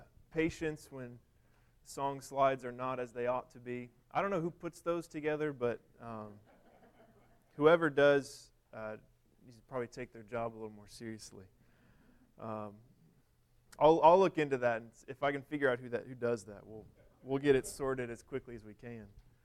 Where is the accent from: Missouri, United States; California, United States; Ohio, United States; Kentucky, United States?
Missouri, United States; I grew up in Missouri. There were big catfish in the Missouri River, but that was probably about it.